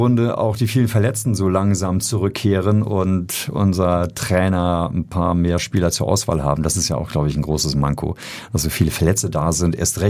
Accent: Hamburg, Germany; Also das wäre herrlich und würde mich natürlich als Hamburger sehr, sehr freuen.

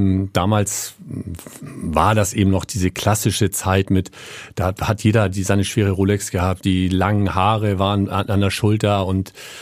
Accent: Hamburg, Germany; bin dann auch ein bisschen im Hamburger Hafen mit aufgewachsen. Ich komme aus Hamburg

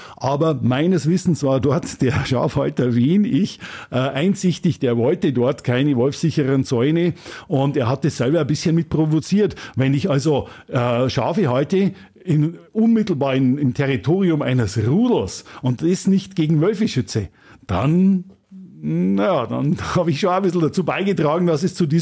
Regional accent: Amberg, Bavaria, Germany; also ich stamme ja aus Amberg und südlich von Amberg ist der große Hirschwald.

